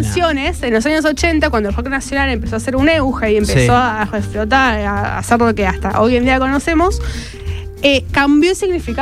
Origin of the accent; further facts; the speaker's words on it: Argentina; Sí, nuestro lunfardo, nuestra manera de hablar, nuestro dialecto, palabras que usamos todos los días